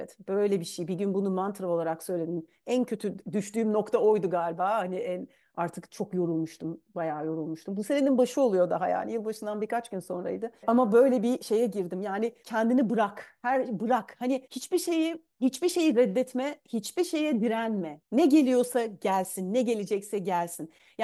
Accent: Mersin, Turkey; born there; moved away; also born or lived in Antalya / Adana / İzmir / United States; Küçükken çok taşındık. Mersin doğumluyum ama hani güney illerinde, sonra Antalya, Adana, oradan İzmir'e taşındık. Annemler İzmirliydi zaten. Sonra ben Amerika'ya taşındım. Amerika'da da oradan oraya taşındım. Sonra Amerika'dan Fransa'ya geldim, Paris'e geldim. Sonra oradan da buraya taşındım.

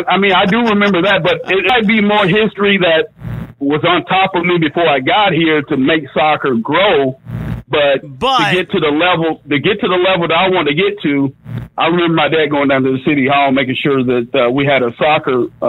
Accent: Germantown, Tennessee, United States; I can raise my family here pretty good, which we grew up in Germantown, because when we first moved here, he moved us to the suburbs, which was East Memphis back in the day

